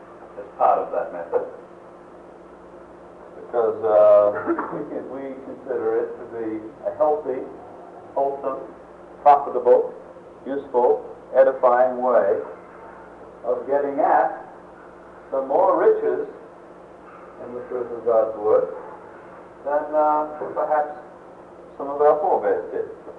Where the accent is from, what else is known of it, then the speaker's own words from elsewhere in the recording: Australia; moved away; Born and bred in Australia, which is good for me.